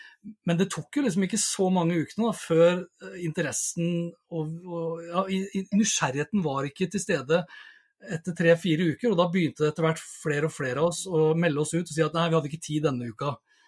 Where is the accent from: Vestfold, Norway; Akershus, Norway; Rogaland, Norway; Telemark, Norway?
Vestfold, Norway; Sandefjord; jeg er jo opprinnelig fra Sandefjord